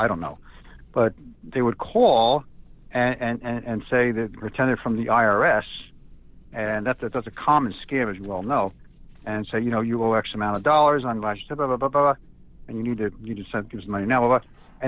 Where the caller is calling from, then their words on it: New Jersey, United States; I'm calling from New Jersey. Here in New Jersey, a couple of years ago, we had a scam going around